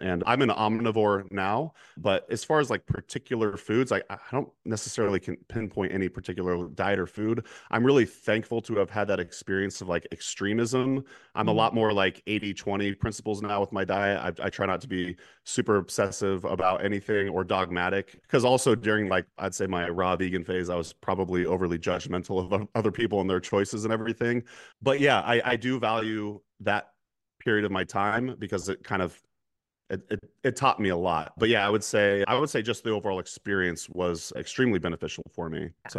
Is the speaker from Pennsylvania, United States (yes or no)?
no; Eugene, Oregon, United States; we went to the Red Barn in Eugene, Oregon, which is my hometown